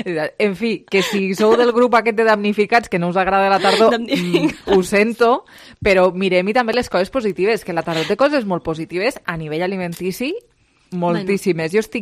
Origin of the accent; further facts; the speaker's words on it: Lleida, Catalonia, Spain; sóc de Lleida i estic acostumada al fred